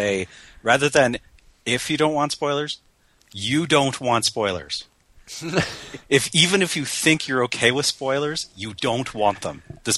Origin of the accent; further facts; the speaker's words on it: Calgary, Alberta, Canada; I'm from Calgary, Canada, and we have an amazing local scene.